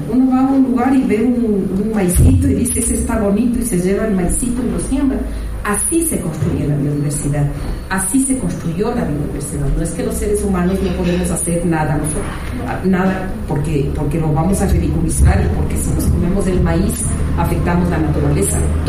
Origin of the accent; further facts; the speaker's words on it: Hampaturi, La Paz, Bolivia; Yo soy de Ayllu Hampaturi, en ahí producimos, hermana